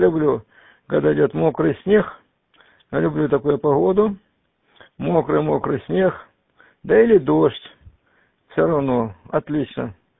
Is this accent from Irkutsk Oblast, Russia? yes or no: no; Stavropol Krai, Russia; Я родом из Андроповского района. Раньше он был Курсовский район. Захолустье. Там захолустье было.